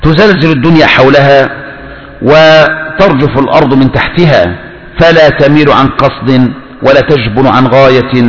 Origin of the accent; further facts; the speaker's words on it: Egypt; ولما رجعت إلى قريتي في مصر وذهبت إلى القاهرة